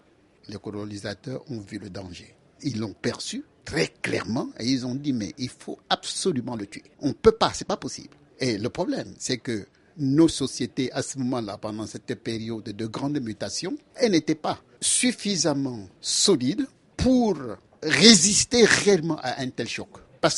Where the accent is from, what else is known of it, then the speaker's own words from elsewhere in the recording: Cameroon; Moi, je suis Camerounais.